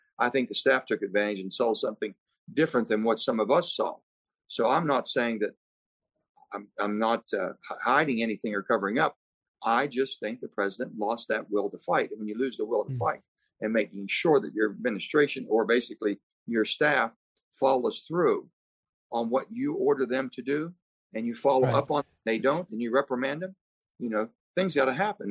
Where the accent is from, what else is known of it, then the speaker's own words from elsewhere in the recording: Pennsylvania, United States; You might be in Pittsburgh, close to my hometown.